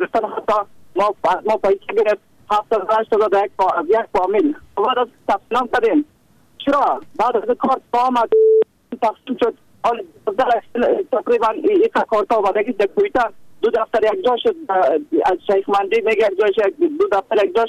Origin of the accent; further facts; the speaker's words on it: Badakhshan, Afghanistan; now in Pakistan; ما از بدخشان هستم، خودم در پاکستان فامینم.